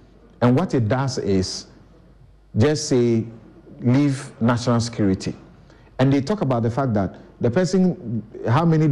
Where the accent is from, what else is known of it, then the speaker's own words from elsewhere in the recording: Ghana; I feel so welcome and accepted and respected as a Ghanaian.